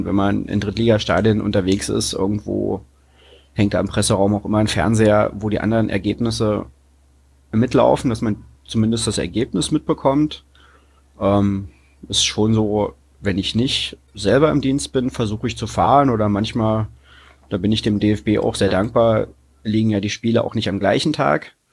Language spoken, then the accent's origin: German; Landsberg, Saxony-Anhalt, Germany; also born or lived in Bernburg / Leipzig; Ich bin in Bernburg in Anhalt geboren, bin dann in der Nähe von Halle in der wunderschönen Stadt Landsberg groß geworden und habe dann seit 2007 in Leipzig gewohnt, wohne jetzt seit anderthalb Jahren in Magdeburg.